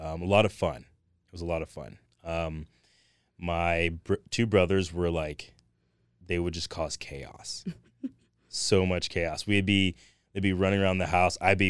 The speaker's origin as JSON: {"language": "English", "town": "Thousand Oaks", "region": "California", "country": "United States", "tie": "born or raised there", "said": "I grew up in California, raised in Thousand Oaks. I was raised in a single parent home with my mom, and I was one out of five kids."}